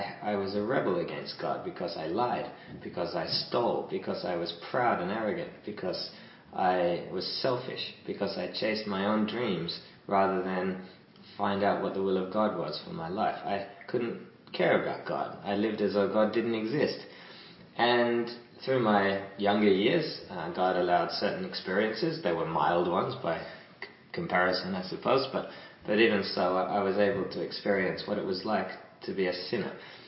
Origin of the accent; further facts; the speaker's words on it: Australia; I grew up in Australia, we celebrated Christmas every year